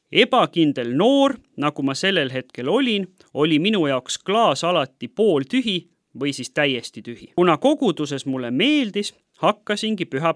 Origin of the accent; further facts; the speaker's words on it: Haapsalu, Lääne County, Estonia; Olen sündinud ja kasvanud ilusas mereäärses Haapsalu linnas. Vanemad ei olnud kristlased, seega kasvades kiriku ja usuga suurt kokkupuudet polnud.